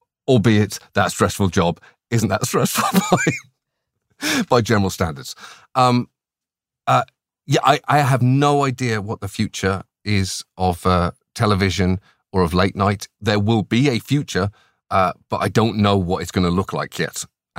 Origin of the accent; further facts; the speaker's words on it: United Kingdom; this might be a hang-up of being British.